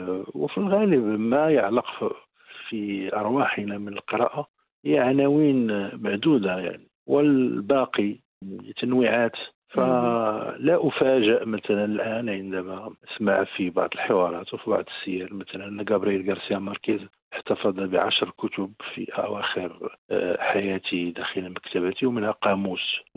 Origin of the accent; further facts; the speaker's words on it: Casablanca, Casablanca-Settat, Morocco; also born or lived in Marrakesh; أنا تزوجت طفولتي ما بين الدار البيضاء ومدينة مراكش بحكم اشتغال الوالد، وأيضا بحكم ظروف العمل للعائلة، فتأرجحت بين هاتين الضفتين الجميلتين، يعني الدار البيضاء بصخبها وعوالمها